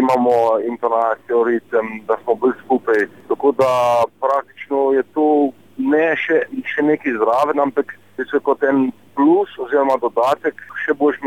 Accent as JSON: {"language": "Slovenian", "town": "Cerknica", "region": "Littoral–Inner Carniola", "country": "Slovenia", "said": "In sem prišel na idejo, da bi tu pol Cirknice naredili, ker sem pač iz Cirknice."}